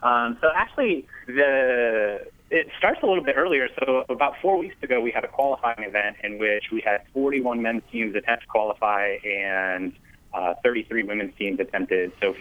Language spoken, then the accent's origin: English; Indiana, United States; I grew up in Indiana. I'm a native Hoosier, and just my family, we would always go to the 500 every May.